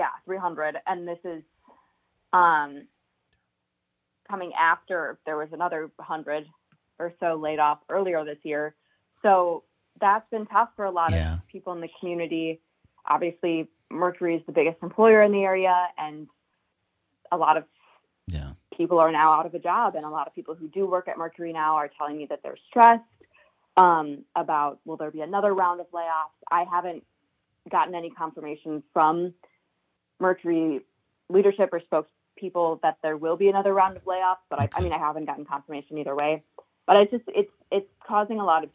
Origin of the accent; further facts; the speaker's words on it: Chicago, Illinois, United States; now in Fond du Lac, United States; No, yeah, I'm not from Fond du Lac. I'm actually from Chicago area. Decided to live in Fond du Lac when I was, you know, applying for this job.